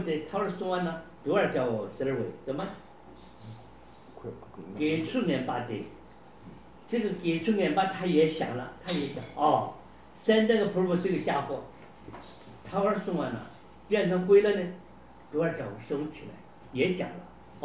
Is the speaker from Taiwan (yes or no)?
no; China; 我们中国人叫龙头